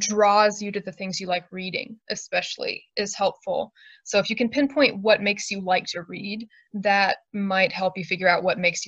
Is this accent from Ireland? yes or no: no; Atlanta, Georgia, United States; I'm originally from the Atlanta area.